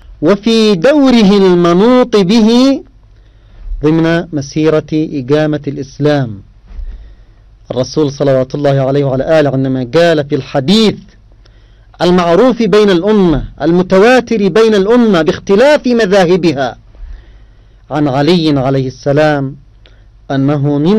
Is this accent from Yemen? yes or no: yes; Yemen; هنا عندنا في اليمن احتفل بها الآباء واحتفل بها الأجداد وتوارثتها الأجيال.